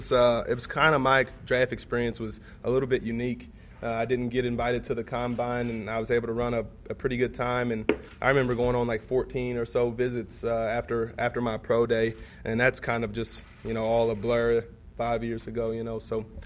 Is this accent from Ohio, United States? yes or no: yes; Cincinnati, Ohio, United States; growing up around the Cincinnati area, that was a team that you know about. And, you know, being a Bengal fan when I was a kid